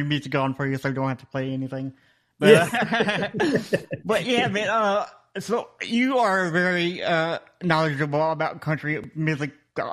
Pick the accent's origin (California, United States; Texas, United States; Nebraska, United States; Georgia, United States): Texas, United States; Austin; born there; Well, I'm a fellow Texan. I was born in Austin.